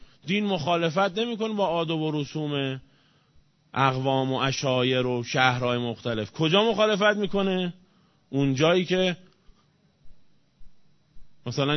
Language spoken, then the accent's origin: Persian; Iran; ما که ایرانی هستیم ایرانیتمون